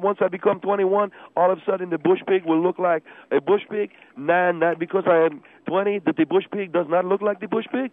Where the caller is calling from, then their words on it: Monterey Park, California, United States; I'm calling from Monterey Park.